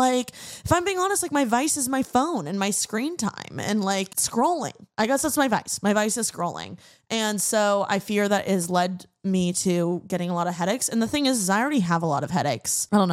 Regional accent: Indiana, United States; now in Los Angeles, United States; specifically in my new city, LA, because I was born and raised in Indiana, if you didn't know. Shout out my Midwesterners.

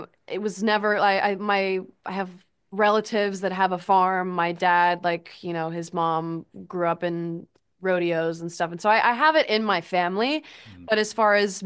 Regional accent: Texas, United States; because again, I'm from Texas.

